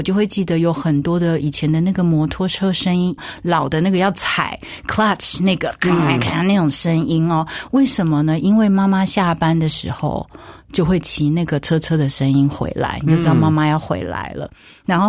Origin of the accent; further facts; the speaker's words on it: Pingtung County, Taiwan; 小时候的生活环境就是在一个屏东的伞兵营，它叫做大武营，所以我们从小就在那边长大，